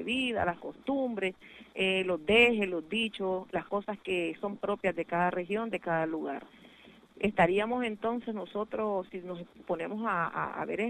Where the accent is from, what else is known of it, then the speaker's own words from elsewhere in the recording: Nicaragua; nosotros del Pacífico, sí, en principio como nicaragüenses tenemos derecho